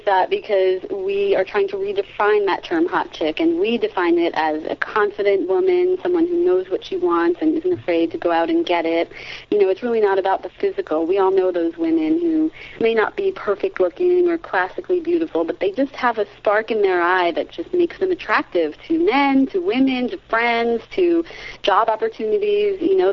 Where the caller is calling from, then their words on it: New York, United States; I'm in New York. … Serena is in L.A.